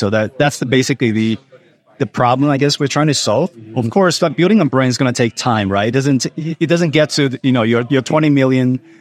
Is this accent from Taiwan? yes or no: yes; Taiwan; also born or lived in Australia; And I tell them, I'm from Taiwan.